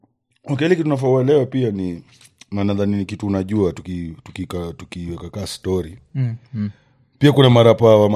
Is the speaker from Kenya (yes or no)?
yes; Kenya; Kwanza hata sisi tukienda huko wanajua tumetoka Kenya